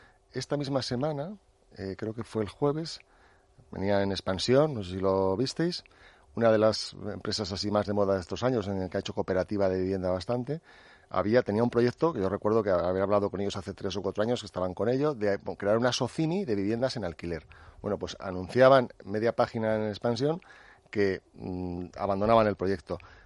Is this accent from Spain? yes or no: yes; Spain; la gran mayoría somos los españoles